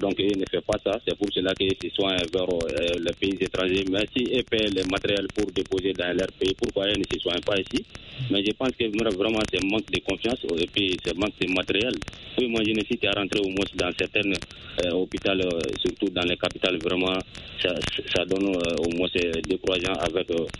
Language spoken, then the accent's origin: French; Somikeni, Mali; Toujours dans mon village natal, à Somikeni.